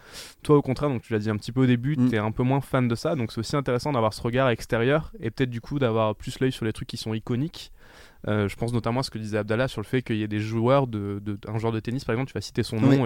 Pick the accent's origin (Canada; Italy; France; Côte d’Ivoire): France; parce qu'on est français